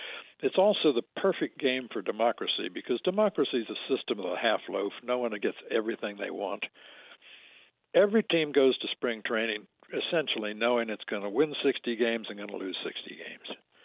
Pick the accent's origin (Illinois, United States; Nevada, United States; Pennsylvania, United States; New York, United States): Illinois, United States; Champaign; Growing up in Champaign, I grew up midway between Chicago and St. Louis.